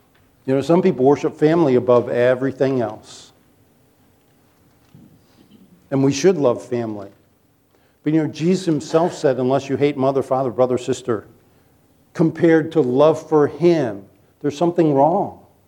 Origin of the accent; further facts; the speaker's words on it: Chesapeake Bay, United States; I grew up on the Chesapeake Bay.